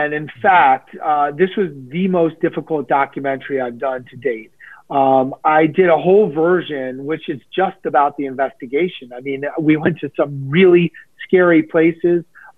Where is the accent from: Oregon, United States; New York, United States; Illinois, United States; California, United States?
New York, United States; New York City; You know, I'm born and raised in New York City. I've never seen a gun on the street.